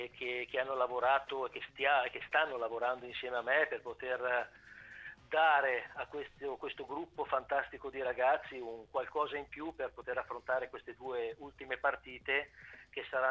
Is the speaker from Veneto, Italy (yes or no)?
no; Milan, Lombardy, Italy; Io sono milanese, sì.